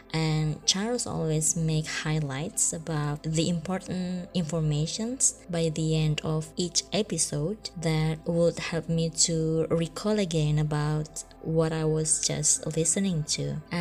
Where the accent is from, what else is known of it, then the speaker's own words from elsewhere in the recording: Indonesia; English is a second language; I'm from Indonesia.